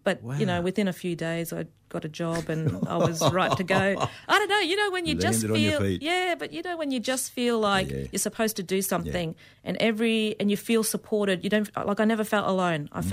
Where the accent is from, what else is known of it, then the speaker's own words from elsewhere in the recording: Woodridge, Queensland, Australia; But I grew up in Woodridge, which we moved to the mainland pretty much when I started school, myself and then my younger brother, and then we had two more brothers join us when we moved to the mainland.